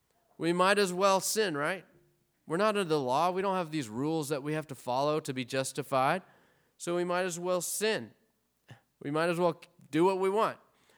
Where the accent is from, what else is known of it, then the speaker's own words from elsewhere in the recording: Arkansas, United States; growing up in Arkansas, I like to listen to the country radio station.